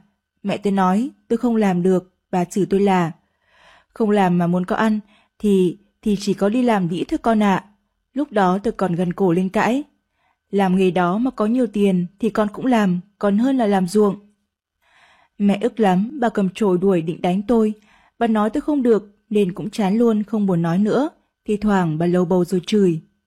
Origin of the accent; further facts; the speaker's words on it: Cao Bằng, Vietnam; tôi sinh ra và lớn lên ở Cao Bằng.